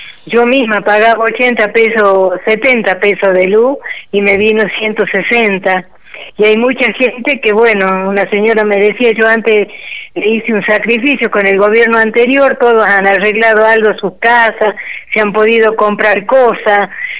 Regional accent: Río Seco, Tucumán, Argentina; como es mi pueblo acá en Río Seco, que está dentro del departamento de Montero, más o menos una hora 20 de la capital.

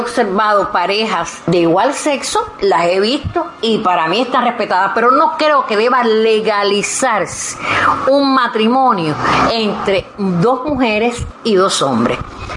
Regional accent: Cuba; Pero en mi país, mi Cuba, este que yo he visto, este terruño

